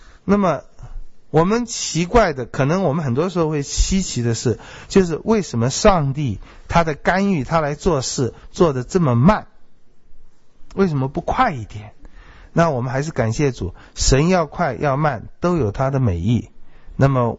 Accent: China; 是一个有一点像我们中国人说我们是炎黄子孙，我们是皇帝的子孙

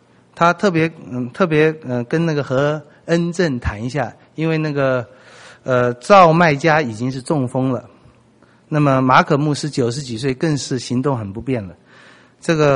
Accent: China; 中国教会啊，我们中国人实在是读书赚钱各方面都棒得不得了，可是在传福音，在爱人，在背十字架事上，我觉得我们真是很贫穷。

